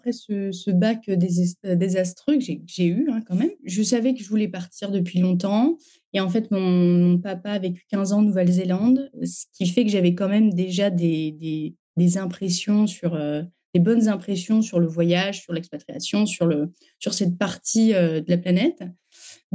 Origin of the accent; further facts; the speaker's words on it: Normandy, France; Je viens d'avoir 29 ans. Je suis née en Normandie où j'ai vécu un petit moment.